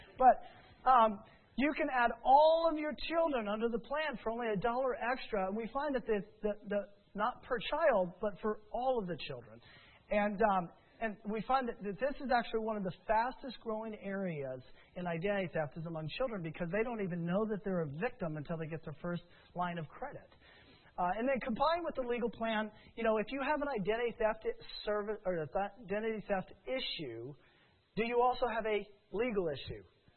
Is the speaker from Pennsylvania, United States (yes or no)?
no; Loveland, Colorado, United States; we have a movie theater that is in my hometown in Loveland, Colorado